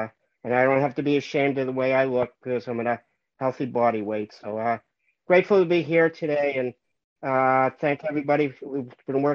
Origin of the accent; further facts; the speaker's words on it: Boston, Massachusetts, United States; I'm from Boston, I've been in program for 22 years.